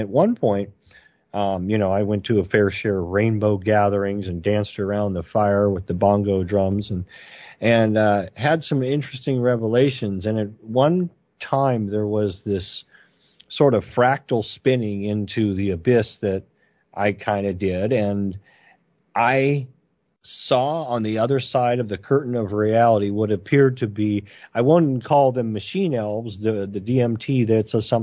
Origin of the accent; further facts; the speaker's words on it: California, United States; I grew up in the Bay Area in the, well, we'll say the late 80s and the early 90s